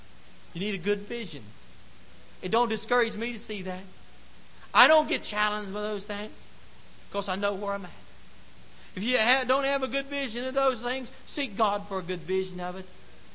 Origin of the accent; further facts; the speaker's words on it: Webster Springs, West Virginia, United States; I'd be in my hometown of Webster Springs